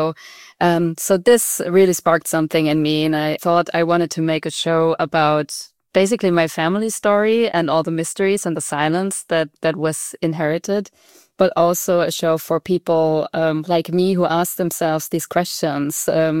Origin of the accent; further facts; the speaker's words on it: Baden-Württemberg, Germany; Well, so I grew up in the Black Forest, and I mean, as a child, it was also a magical place because you could play in the forest for hours and hours